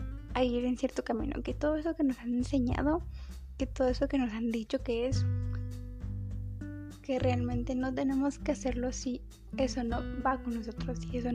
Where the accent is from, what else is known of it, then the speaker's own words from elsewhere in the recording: Mexico; yo soy de México, así que saludos de hasta donde te encuentres